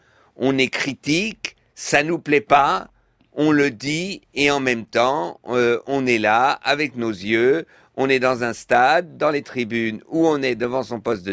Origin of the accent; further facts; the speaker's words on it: France; born there; je suis né en France, mes parents étaient réfugiés, ils ont dû fuir l'Allemagne.